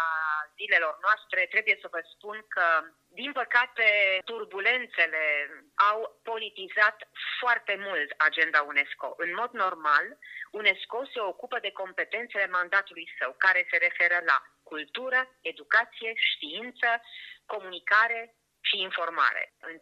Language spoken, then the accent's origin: Romanian; Satu Mare, Satu Mare County, Romania; born there; în familia mea, în orașul meu natal, statul mare, în țara mea.